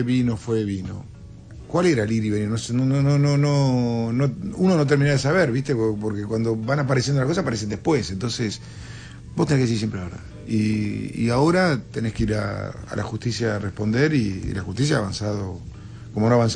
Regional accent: Argentina; Tenemos como argentino entender que la inflación es igual pobreza.

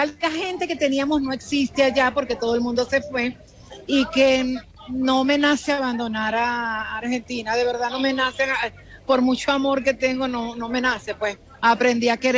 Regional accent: Venezuela; somos los únicos venezolanos en el edificio

